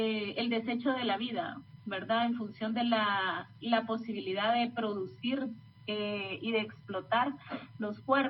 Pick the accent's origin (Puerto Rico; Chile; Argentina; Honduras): Honduras; venimos viviendo como pueblo hondureño